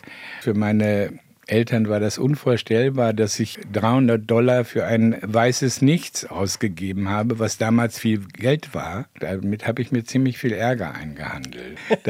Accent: Italy; Das war ja immer meine Ambivalenz als Italiener mit diesem exotischen Namen.

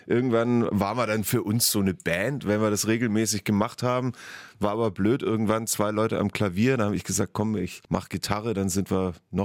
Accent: Southern Germany, Germany; moved away as an adult; now in Berlin, Germany; bin ich schon 97 nach Berlin gezogen. Ne? Wir sind ja aus Süddeutschland, wie gesagt, und wir wollten es schon wissen.

